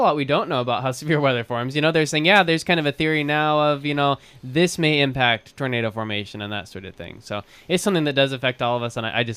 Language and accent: English; Kansas, United States; I don't even bat an eye anymore because growing up in Kansas, it's just the way it is.